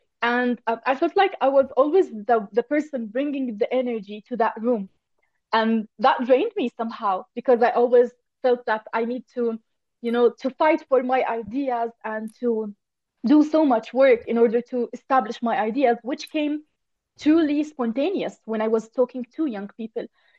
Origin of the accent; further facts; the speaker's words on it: Jordan; I'm from Jordan, where we have a story for everything.